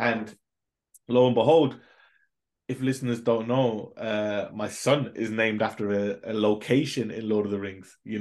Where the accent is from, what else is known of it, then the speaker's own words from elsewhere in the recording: India; But obviously, I'm being Indian, it's not Rohan.